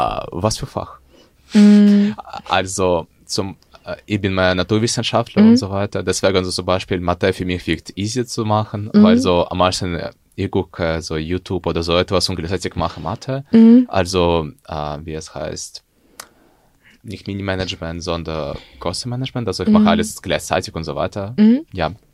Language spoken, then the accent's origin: German; Ukraine; German is a second language; now in Germany; ich bin aus der Ukraine